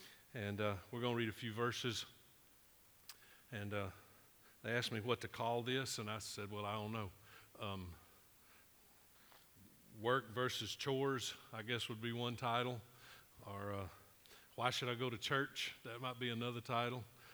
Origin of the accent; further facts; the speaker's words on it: Ruston, Louisiana, United States; I was raised in Ruston, Louisiana, but my mama and papa lived in Leary, Texas, not long far from here.